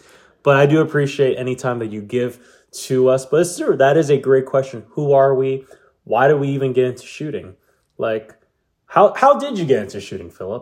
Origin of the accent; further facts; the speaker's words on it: Hawaii, United States; So for me to give some background, I was born and raised in Hawaii.